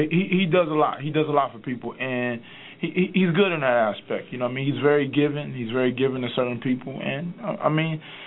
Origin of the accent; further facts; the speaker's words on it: Cincinnati, Ohio, United States; I'm from Cincinnati, and my gym's, like, my city is real run down. Like, I come from a poverty-stricken city.